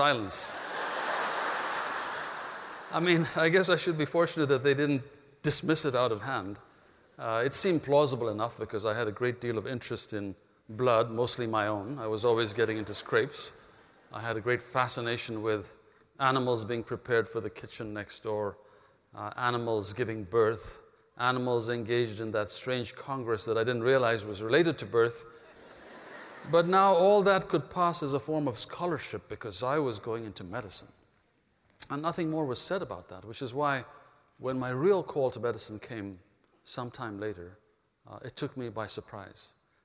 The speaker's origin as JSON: {"language": "English", "country": "Ethiopia", "tie": "born or raised there", "said": "because I was born in Ethiopia and not in India, my destiny was completely different from theirs. I grew up speaking the Ethiopian language very fluently."}